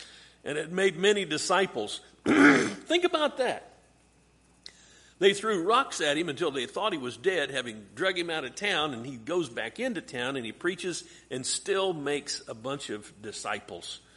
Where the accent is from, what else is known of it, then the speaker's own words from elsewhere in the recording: United States; I read this as an American Christian, And I wonder, here we stand, well, I stand, you sit, in the heat of Oklahoma July in an air-conditioned building in padded pews